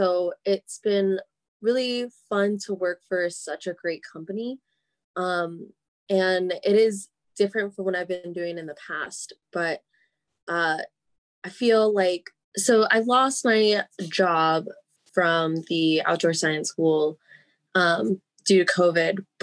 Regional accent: Fort Collins, Colorado, United States; But originally, I'm from Colorado and I grew up in Fort Collins, and actually growing up, I didn't really go hiking or camping very often.

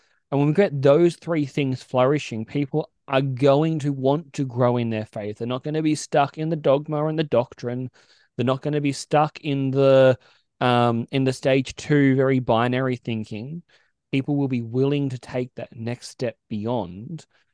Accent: Australia; but it's Z because we're Australian

